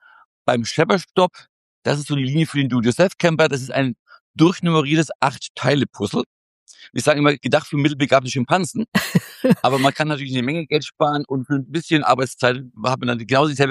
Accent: Bavaria, Germany; Wir kommen aus Franken.

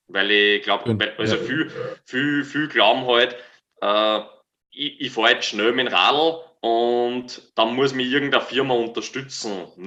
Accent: Austria; Und bei uns in Österreich zum Beispiel gibt es kein einziges richtiges professionelles Team

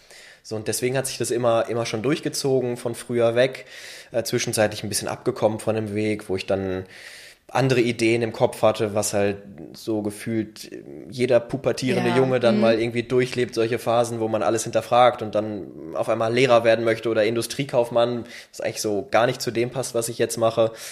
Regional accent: Preußisch Oldendorf, North Rhine-Westphalia, Germany; born there; now in Hamburg, Germany; Ich komme gebürtig aus Preußisch-Oldendorf. Mittlerweile wohne ich seit 2,5 Jahren, glaube ich, in Hamburg

